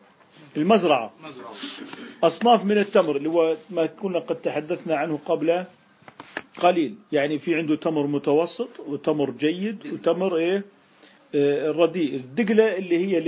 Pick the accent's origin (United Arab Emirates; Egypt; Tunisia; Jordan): Jordan; يعني نحن عندنا في الأردن يعتبر الفطور الجمهوري اللي هو الحمص والفول والفلافل